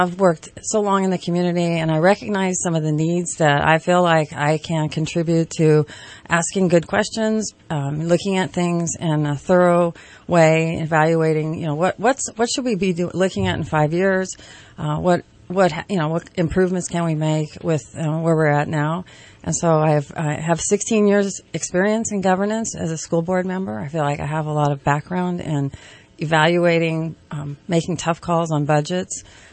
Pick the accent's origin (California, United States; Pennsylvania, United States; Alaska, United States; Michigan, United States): Pennsylvania, United States; Reading; I'm born and raised in Reading. So I have a lot of experience here in Reading